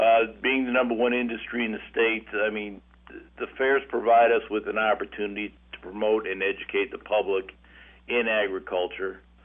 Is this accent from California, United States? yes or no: no; Morris, Illinois, United States; now in Springfield, United States; I was born and raised in Morris, Illinois. I grew up bucking bales and walking beans and shucking corn since I was about 9 years old.